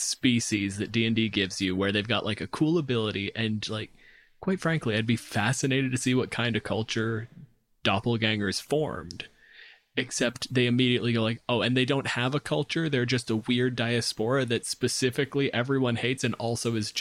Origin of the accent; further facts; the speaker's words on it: Canada